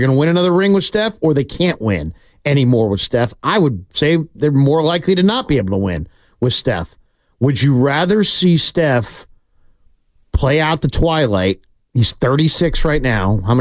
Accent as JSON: {"language": "English", "region": "California", "country": "United States", "tie": "born or raised there", "said": "I am a Warrior fan. I grew up in the Sunset. I high-fived my buddies when they got Larry Hughes."}